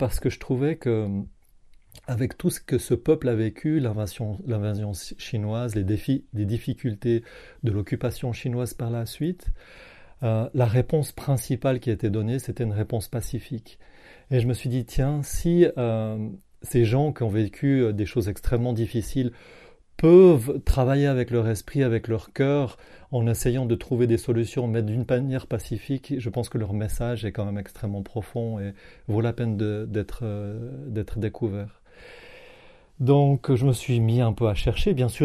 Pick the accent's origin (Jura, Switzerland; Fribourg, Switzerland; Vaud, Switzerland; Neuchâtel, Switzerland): Fribourg, Switzerland; born there; also born or lived in Geneva; Donc je suis né effectivement en Suisse, dans la région de Fribourg. Donc je suis né à Fribourg et ensuite j'ai vécu pas mal de temps à Genève.